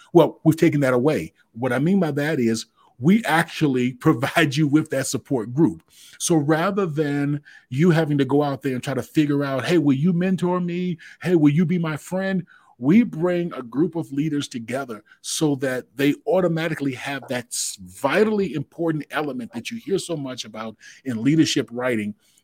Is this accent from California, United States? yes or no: no; Washington, District of Columbia, United States; I'm a city slicker. I'm from Washington, D.C., sea level guy.